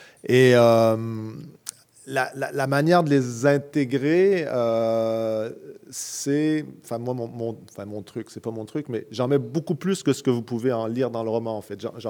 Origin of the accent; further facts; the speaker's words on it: Quebec, Canada; accent: Quebec; ça me fait drôle, parce que je prends moins mon accent québécois